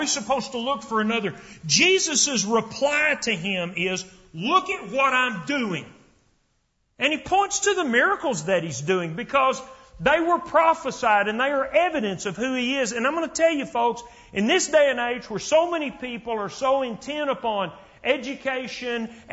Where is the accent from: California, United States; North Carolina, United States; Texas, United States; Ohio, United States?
Texas, United States; Lubbock; I mean, you live in Dallas. I grew up in Lubbock.